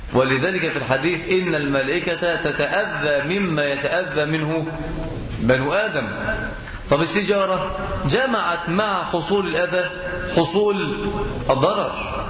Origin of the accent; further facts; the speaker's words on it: Egypt; وللأسف عندنا في مصر بننفق عشرات المليارات من الجنيهات في شرب الدخان